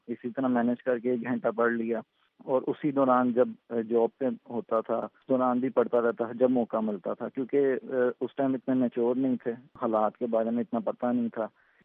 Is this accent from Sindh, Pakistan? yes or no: no; Lahore, Punjab, Pakistan; also born or lived in Saudi Arabia; اور میرا تعلق پاکستان لاہور سے ہے. بچپن کا آغاز سعودیہ میں ہوا.